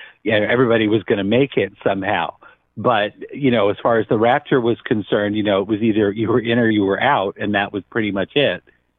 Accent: New York, United States; I grew up near New York City. So, you know, that was like, if New York goes, I'm going anyway.

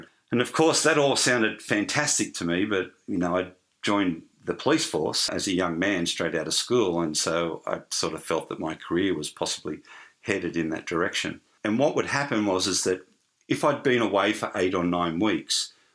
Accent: Sydney, New South Wales, Australia; I grew up in a very sporting environment. I grew up in the Sutherland Shire, which is in Sydney. It incorporates beaches, rivers, you know, national parks, but it's all about sport and it's all about going to the pub and chasing women

